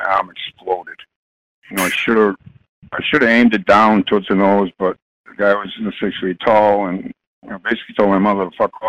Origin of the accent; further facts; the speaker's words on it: Boston, Massachusetts, United States; I grew up in Boston, and it's one of the worst places in the country.